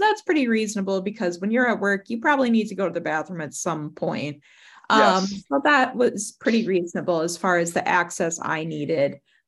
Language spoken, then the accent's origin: English; Minneapolis, Minnesota, United States; My pronouns are she, her, hers, and I'm from Minneapolis, Minnesota.